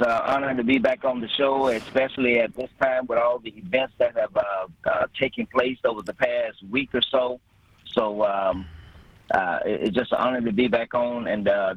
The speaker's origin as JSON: {"language": "English", "town": "Abbeville", "region": "Mississippi", "country": "United States", "tie": "born or raised there", "lives_now": "Milwaukee, United States", "said": "But I grew up in Abbeville, Mississippi, as a town of about 316 people. Used to pick cotton for two of 100. That's $2 for every 100 pounds of cotton. But I came here to Milwaukee to teach."}